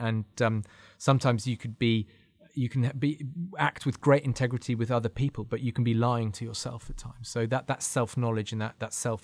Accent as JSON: {"language": "English", "town": "Newcastle upon Tyne", "region": "North East England", "country": "United Kingdom", "tie": "born or raised there", "said": "And growing up in Newcastle upon Tyne, there was a boy at my school"}